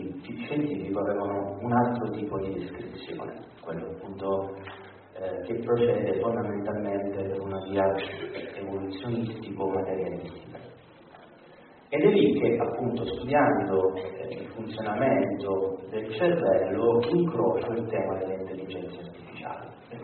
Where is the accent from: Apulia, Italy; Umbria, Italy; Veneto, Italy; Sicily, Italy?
Sicily, Italy; Pozzallo; now in Rome, Italy; sono prete diocesano, diocesi di Noto in Sicilia, sono originario della provincia di Ragusa, piccolo paese sul mare che si chiama Pozzallo